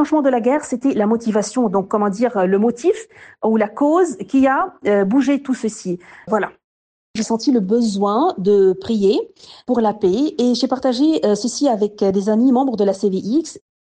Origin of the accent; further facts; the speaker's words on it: Mount Lebanon, Lebanon; je suis Libanaise, j'ai 45 ans. J'habite dans une région qui s'appelle Hadad, qui est au Mont-Liban, pas très loin de Beyrouth.